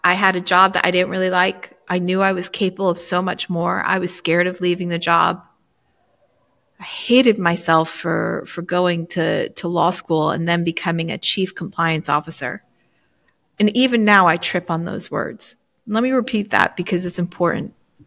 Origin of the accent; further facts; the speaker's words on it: United States; moved away; also born or lived in England; Now, mind you, I grew up in the States, so I know how to drive a standard car